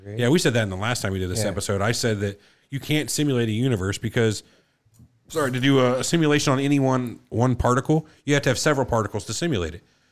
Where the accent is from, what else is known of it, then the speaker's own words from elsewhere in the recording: England, United Kingdom; from England.